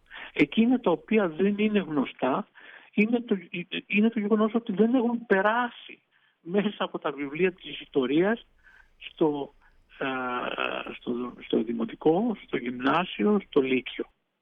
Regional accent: Greece; now in Venice, Italy; πόσο πρέπει να είμαστε περήφανοι ως Έλληνες.

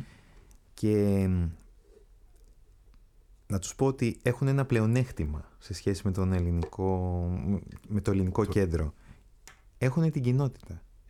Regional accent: Crete, Greece; στην πατρίδα μου στην Κρήτη.

